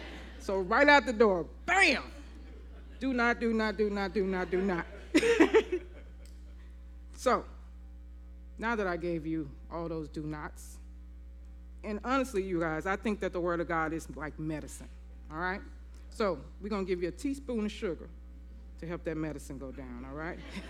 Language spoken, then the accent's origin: English; Memphis, Tennessee, United States; And I am from Memphis, Tennessee, and I'm telling you that because I'm a little bit country.